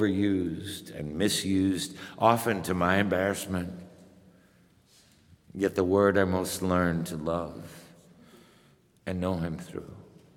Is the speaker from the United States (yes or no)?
no; Cuba; also born or lived in Guatemala; I've lived in Guatemala. I'm from Cuba. I have a different perspective than many Americans do.